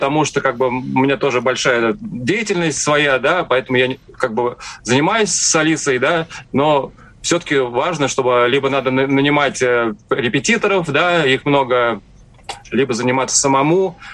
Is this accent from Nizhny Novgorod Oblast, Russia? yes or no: no; Moscow, Russia; мы москвичи